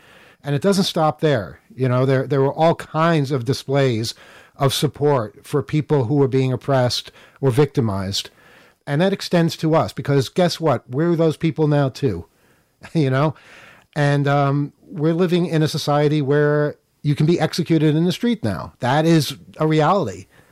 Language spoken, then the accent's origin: English; New York, United States; if I say I'm from the United States, I'm going to get a look. I know that. But if you say you're from New York, it means something different.